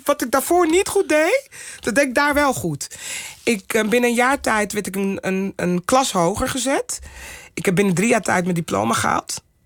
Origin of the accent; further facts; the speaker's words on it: Amsterdam, North Holland, Netherlands; Ik kwam eigenlijk uit Amsterdam-Zuid. Het is eigenlijk gewoon een dorp. Het is super beschermd en netjes. En in ene kwam ik terecht op een school in Amsterdam-West.